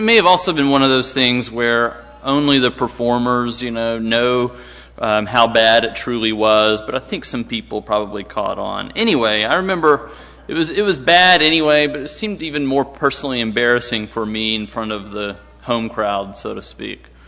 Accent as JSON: {"language": "English", "town": "Dallas", "region": "Texas", "country": "United States", "said": "I'm from Dallas, so I didn't go to that church"}